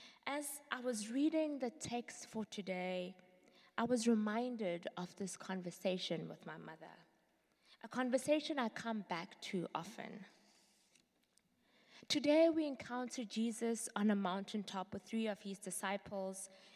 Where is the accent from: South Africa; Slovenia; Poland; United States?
South Africa; Some of you might know I am from South Africa. My mother was born in the 50s.